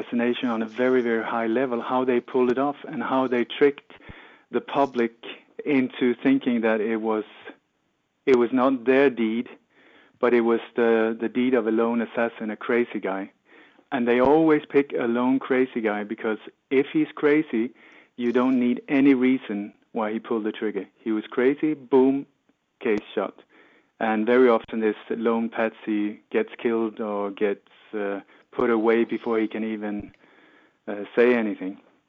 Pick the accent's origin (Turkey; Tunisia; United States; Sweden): Sweden; also born or lived in Denmark; I was born in Denmark and moved as a kid to Sweden.